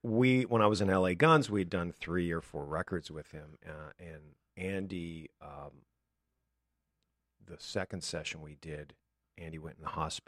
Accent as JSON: {"language": "English", "town": "Toronto", "region": "Ontario", "country": "Canada", "tie": "born or raised there", "also_born_or_lived": "Calgary", "said": "Calgary, but I grew up in Toronto."}